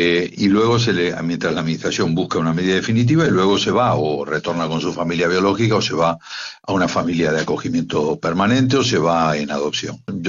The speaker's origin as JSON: {"language": "Spanish", "country": "Italy", "said": "yo soy italiano, viajamos a Italia, bueno, a ver familiares"}